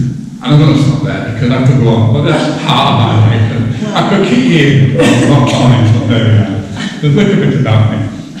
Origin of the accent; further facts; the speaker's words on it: Barrow-in-Furness, North West England, United Kingdom; born there; Well, I was born in Barrow-in-Furness in 1940. As a young baby, I was about 6 months old.